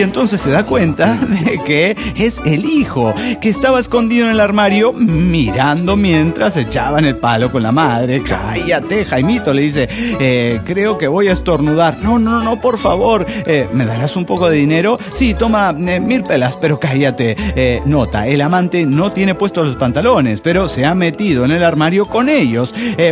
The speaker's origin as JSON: {"language": "Spanish", "region": "Cochabamba", "country": "Bolivia", "said": "Soy el lógico de Cochabamba, Bolivia."}